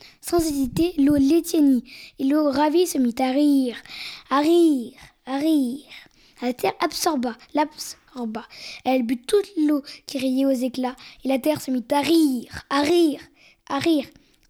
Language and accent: French; Mali; J'ai choisi ce conte parce que je l'adore et en plus, je viens du Mali.